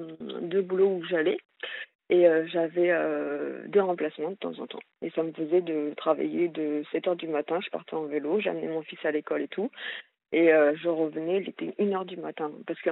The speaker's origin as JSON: {"language": "French", "region": "Hauts-de-France", "country": "France", "said": "À la base, je suis nordiste, je suis partie dans le sud"}